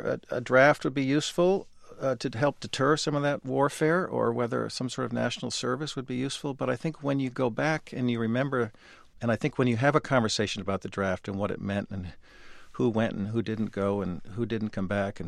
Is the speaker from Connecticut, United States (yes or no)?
yes; Bridgeport, Connecticut, United States; born there; I was born in Bridgeport, Connecticut, which was a big industrial city